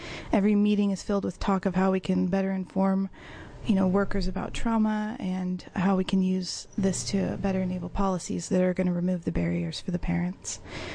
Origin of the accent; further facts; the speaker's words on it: Medford, Oregon, United States; I'm from Medford, Oregon.